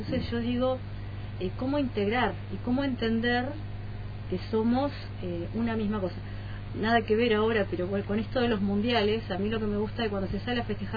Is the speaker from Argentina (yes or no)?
yes; Bahía Blanca, Buenos Aires Province, Argentina; yo vengo de Bahía Blanca, bueno, Bahía Blanca es medio facho, ¿no? Pero es como que me ven como porteña